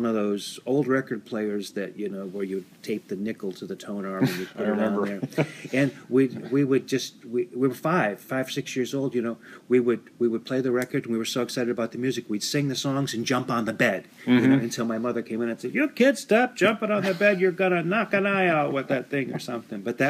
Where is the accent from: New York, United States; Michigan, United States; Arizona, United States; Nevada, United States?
Michigan, United States; Detroit; my grandmother taking me to the Terrace Theater on Plymouth Road in Redford, Michigan. I grew up outside of Detroit.